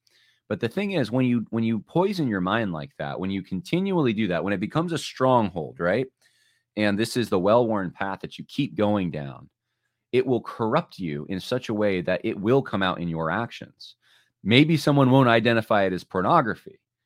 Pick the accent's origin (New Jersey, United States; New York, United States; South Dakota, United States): New York, United States; I mean, culturally, I'm not really that New York, but they're definitely growing up here.